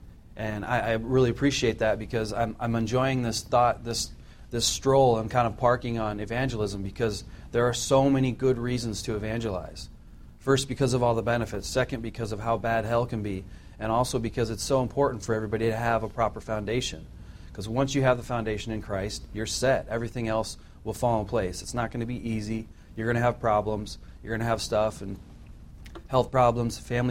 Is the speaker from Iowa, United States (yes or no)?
yes; Iowa, United States; because I too am from the Midwest like Larry and Pat, and I was never a farmer, but when I tell people I'm from Iowa, I might as well have been a farmer